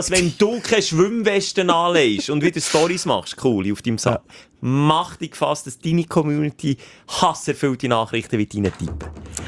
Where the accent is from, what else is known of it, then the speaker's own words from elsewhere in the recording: Gümmenen, Bern, Switzerland; Also jetzt Gümmen, wo ich aufgewachsen bin, hatten wir auch einen Baggersee.